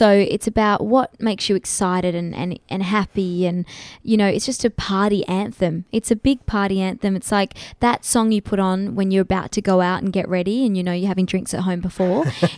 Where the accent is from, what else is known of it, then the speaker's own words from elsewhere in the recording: Australia; And I know as an Australian artist, it is hard.